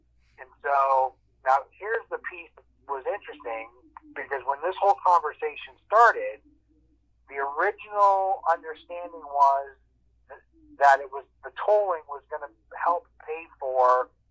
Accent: Midwest, United States; And so I grew up in the Midwest.

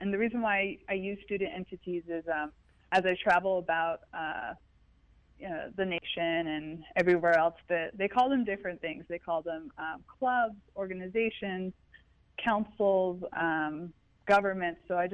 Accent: Cameron, Arizona, United States; now in Phoenix, United States; And I hail from Cameron, Arizona, a small town, probably 40, 50 minutes away from Flagstaff, Arizona, north of Flagstaff, Arizona.

